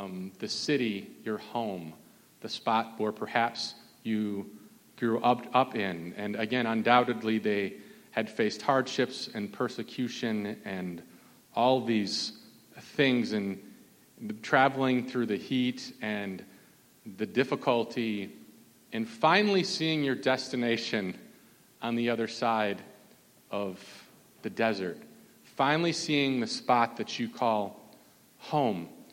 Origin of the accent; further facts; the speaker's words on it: Minnesota, United States; for those of you who don't know, I'm from Minnesota originally.